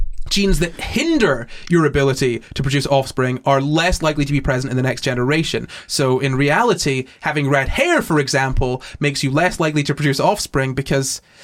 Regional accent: United Kingdom; seeing the name of that book series as a British person, that was very strange

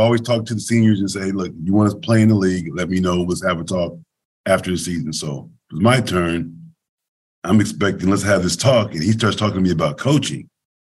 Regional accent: Oakland, California, United States; you know, I grew up in Oakland, California, and I grew up a Raider fan.

